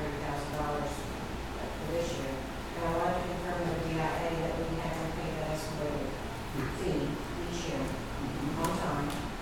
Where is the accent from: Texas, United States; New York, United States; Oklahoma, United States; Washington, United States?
Oklahoma, United States; Tulsa; Well, actually, I'm from Tulsa